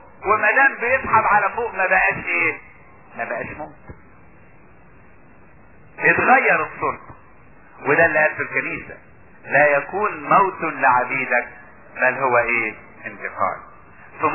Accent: Upper Egypt, Egypt; زمان احنا عندنا في الصعيد كان بيجي الفيضان، لما كان بيجي الفيضان كانت العقارب تطلع من وسط الغيطان، تبقى الشوارع عندنا مليانه عقارب. كنا احنا صغيرين

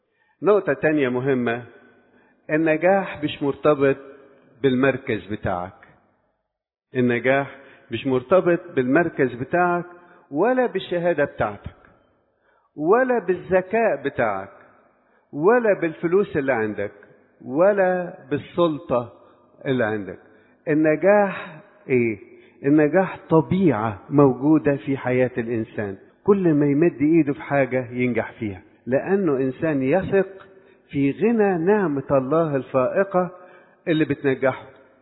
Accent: Egypt

